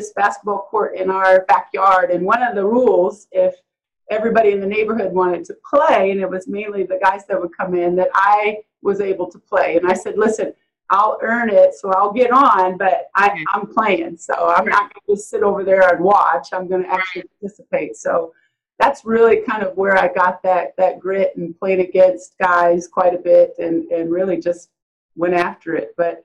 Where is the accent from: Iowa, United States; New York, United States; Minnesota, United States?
Iowa, United States; Waterloo; I was born and raised in Waterloo, Iowa. I'm a Midwest girl, country girl.